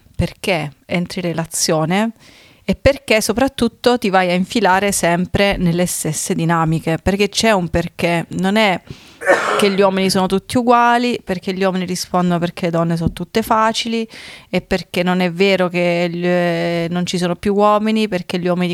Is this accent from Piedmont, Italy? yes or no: no; Basilicata, Italy; Allora io siccome sono lucana e vado dritta al sodo